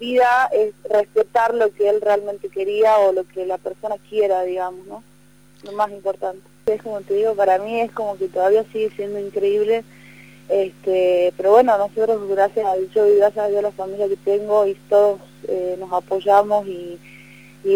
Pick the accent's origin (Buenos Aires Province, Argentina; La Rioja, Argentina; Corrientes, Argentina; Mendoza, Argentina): La Rioja, Argentina; Yo no vivo acá en Salta Capital, soy de La Rioja, o sea, vivo en La Rioja y estudio.